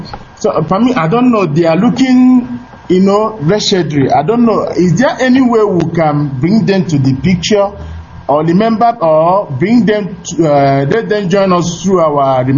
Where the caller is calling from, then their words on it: Mexico City, Mexico; I'm calling from Mexico City.